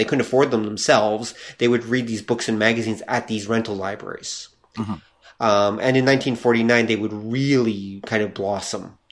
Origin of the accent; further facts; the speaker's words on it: Canada; Like, and I'm a Canadian. I'm used to thick forests.